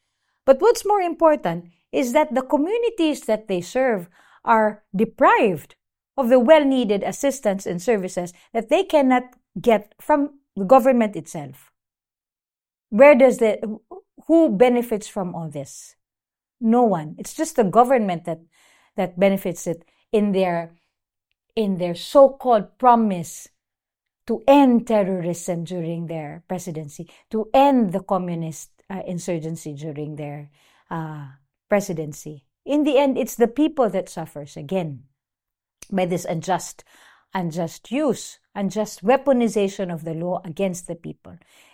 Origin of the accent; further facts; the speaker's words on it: Philippines; So it's not just happening in the Philippines, but of course, as a Filipina, I would call on the international community to look into the Philippines